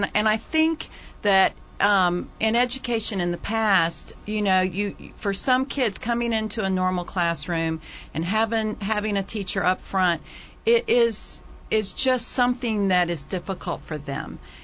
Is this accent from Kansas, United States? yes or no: no; Oklahoma, United States; I can remember growing up. I grew up in Oklahoma, and you could not chew gum in class.